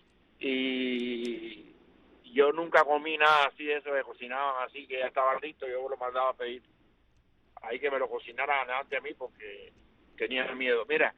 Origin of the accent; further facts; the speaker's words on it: Cuba; now in United States; a todo mi pueblo de Cuba.